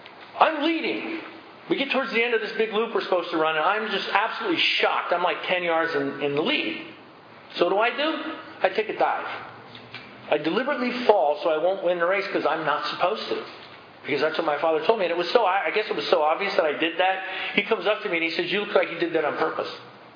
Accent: San Francisco, California, United States; I grew up in San Francisco, one of seven kids in an Irish Catholic family.

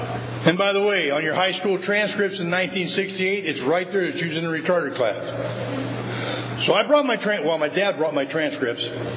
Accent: Illinois, United States; See, I'm from Illinois. Illinois has an old law.

